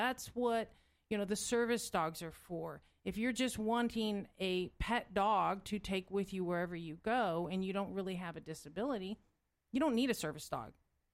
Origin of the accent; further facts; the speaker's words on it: California, United States; moved away; Well, I'm originally, don't hold it against me, I'm originally from California. I got out as soon as I could, just saying.